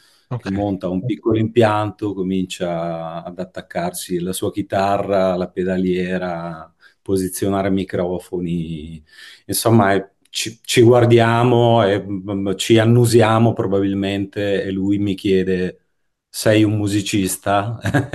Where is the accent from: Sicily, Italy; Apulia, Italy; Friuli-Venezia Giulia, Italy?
Friuli-Venezia Giulia, Italy; Cervignano del Friuli; now in Gorizia, Italy; Io vivo a Gorizia, sono cresciuto a Cervignano del Friuli, ma insomma ho bazzicato più intorno a Udine.